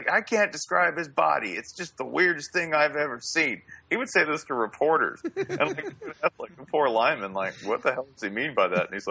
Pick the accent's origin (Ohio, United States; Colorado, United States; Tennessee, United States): Tennessee, United States; Nashville; I applied to Vanderbilt because I'm from Nashville and was insecure.